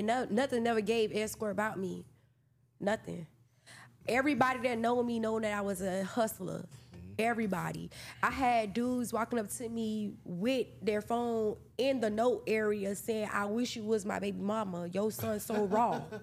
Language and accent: English; Hialeah, Florida, United States; I was raised in Hialeah, but I grew up in inner city.